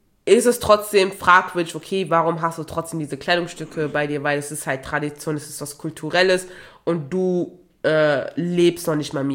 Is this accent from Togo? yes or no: yes; Togo; now in Germany; ich bin schwarz, ich komme ursprünglich aus Togo, lebe aber hier in Deutschland, spreche halt, wie ihr auch hört, fließend Deutsch.